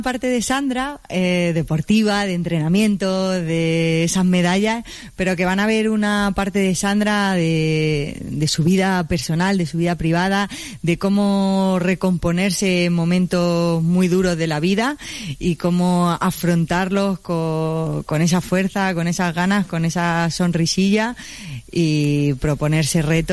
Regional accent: Talavera de la Reina, Castilla-La Mancha, Spain; al final va a haber una parte muy propia que es Talavera y es mi tierra y es mi gente

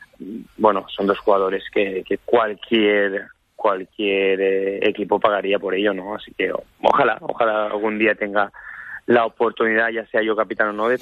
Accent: Spain; yo creo que es un tema también de cómo somos los españoles, de competitivos, vaya.

